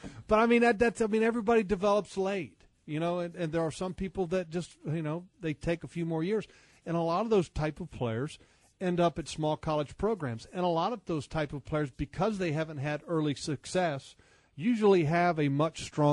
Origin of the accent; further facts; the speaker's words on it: Sterling, Virginia, United States; Billy was a good friend of mine at Parkview High School where we grew up in Sterling, Virginia.